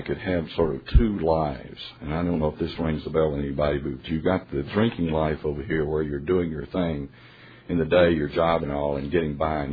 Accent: Tennessee, United States; Came back and actually settled in my hometown of Tennessee.

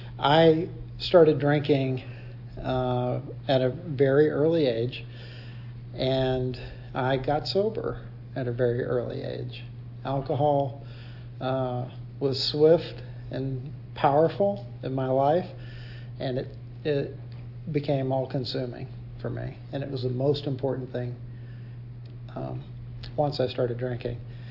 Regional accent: Atlanta, Georgia, United States; also born or lived in Ohio; I'm from Atlanta, and I grew up in Atlanta, but I lived in Ohio for a short period of time.

